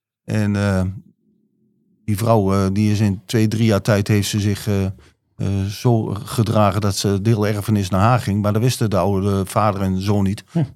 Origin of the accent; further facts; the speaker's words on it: Losser, Overijssel, Netherlands; uit Lossen.